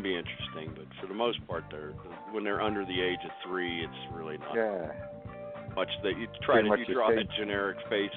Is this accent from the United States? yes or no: no; Canada; Jeez, I'm Canadian.